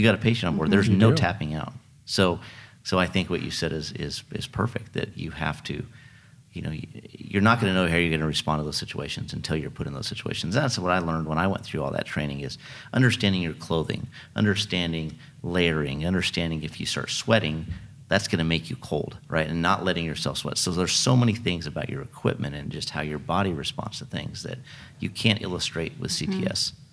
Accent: Oregon, United States; I'm from Oregon originally, and it's the same way.

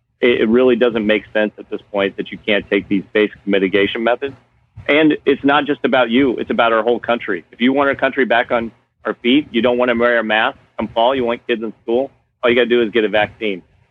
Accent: Missouri, United States; I mean, my home state of Missouri is ravaged with it right now.

